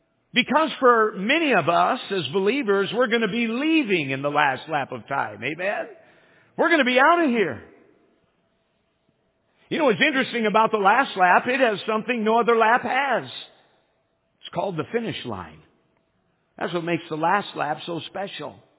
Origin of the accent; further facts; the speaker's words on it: United States; You and I, as American believers